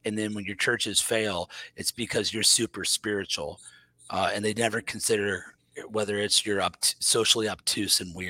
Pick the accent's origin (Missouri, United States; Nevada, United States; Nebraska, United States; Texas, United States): Missouri, United States; Kansas City; I am from Kansas City, Missouri. So I grew up where it's beans and meat, man.